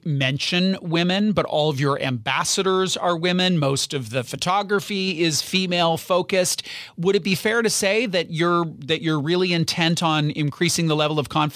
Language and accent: English; Canada; So I think I'm a believer as a Canadian as a human, but as a parent, I really have skin in this game.